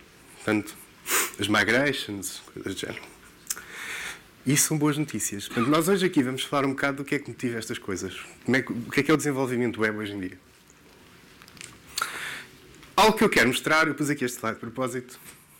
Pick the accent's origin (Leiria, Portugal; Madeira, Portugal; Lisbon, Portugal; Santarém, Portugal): Leiria, Portugal; born there; Eu tenho cerca de 37 anos, às vezes esqueço-me da idade. Nasci em Leiria